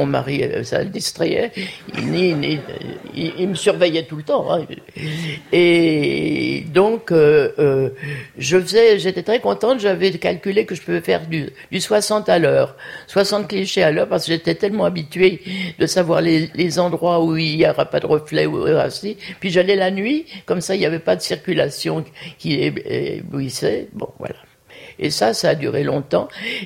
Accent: Geneva, Switzerland; moved away; quand j'ai quitté Genève, ma ville d'où je venais, là, ma cousine m'avait dit, va à New York, je connais quelqu'un qui fait de la photo.

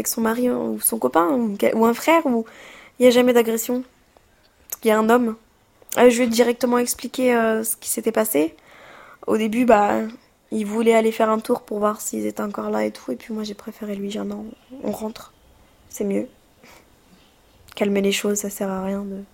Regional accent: France; ça fait 22 ans que je suis née en France, mes parents sont en France, mes grands-parents sont en France, j'ai été à l'école française aussi

